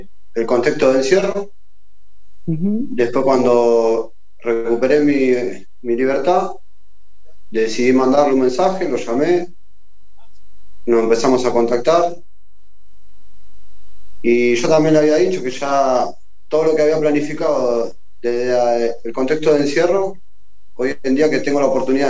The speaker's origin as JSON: {"language": "Spanish", "town": "Claypole", "region": "Buenos Aires Province", "country": "Argentina", "said": "27 años, sí, 27 años tengo. 27 años, soy del partido de Claypole, de Almirante Brown."}